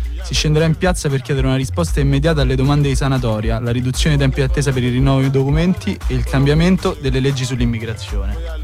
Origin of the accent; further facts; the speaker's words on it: Rome, Lazio, Italy; mica tutte le volte faccio sentire so de Roma